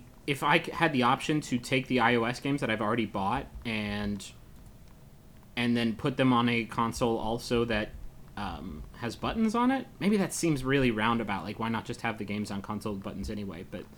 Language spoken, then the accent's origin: English; Appalachia, United States; I'm from the Appalachian region.